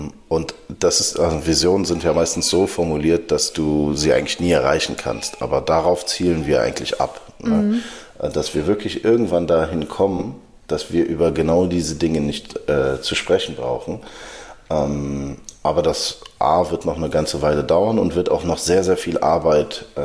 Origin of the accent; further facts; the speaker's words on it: Sudan; ich komme gebürtig aus dem Sudan, nach über 2 Jahren Krieg in meinem Heimatland